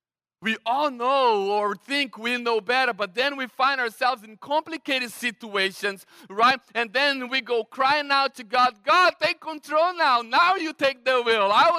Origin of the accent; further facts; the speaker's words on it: Brazil; English is a second language; I was like, yeah, I'm from Brazil.